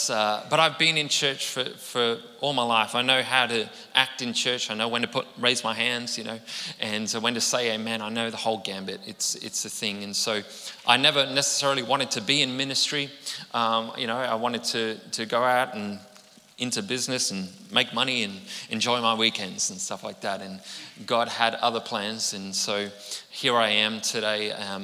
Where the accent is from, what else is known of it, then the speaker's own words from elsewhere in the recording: United Kingdom; now in Melbourne, Australia; I'm originally from the UK, so I probably brought that weather with me to Melbourne and then to here